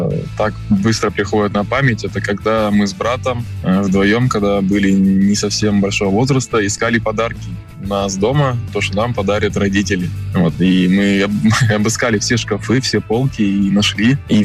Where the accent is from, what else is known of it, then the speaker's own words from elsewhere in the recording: Perm, Perm Krai, Russia; Я вырос в Перми, на Урале, в Поволжье